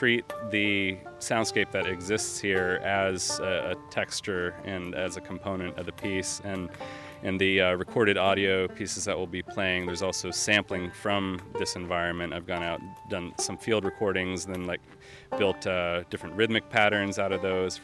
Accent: Iowa City, Iowa, United States; now in Baltimore, United States; I grew up in Iowa City, Iowa, and we lived basically on the edge of town.

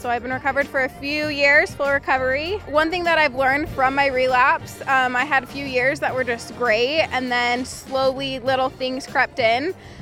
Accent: Manti, Utah, United States; I'm from Manti, Utah.

